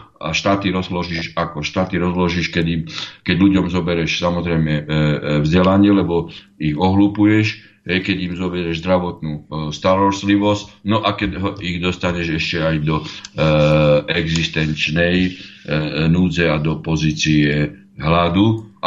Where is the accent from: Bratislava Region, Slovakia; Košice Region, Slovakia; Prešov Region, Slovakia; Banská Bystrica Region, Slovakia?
Prešov Region, Slovakia; Pozrite, ja pochádzam z východného Slovenska, respektíve som Tatranec, Kežmarok, Ľubica, Poprad.